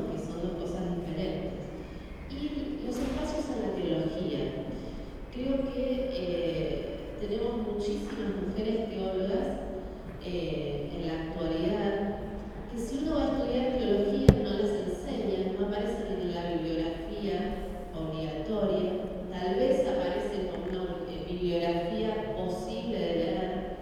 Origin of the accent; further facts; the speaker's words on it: United States; yo como americana estoy cansada que me digan que mi iglesia fue fundada por un hombre